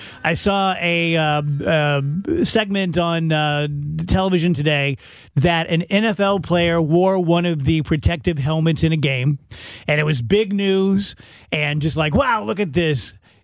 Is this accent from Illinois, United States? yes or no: yes; Illinois, United States; On a clear day, I could see the glint off the Arch from where I grew up in Illinois.